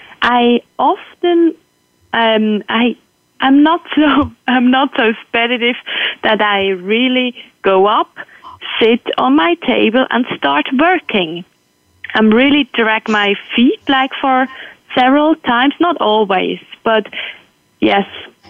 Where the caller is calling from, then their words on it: Switzerland; English is a second language; I'm calling in from Biesrach in Switzerland.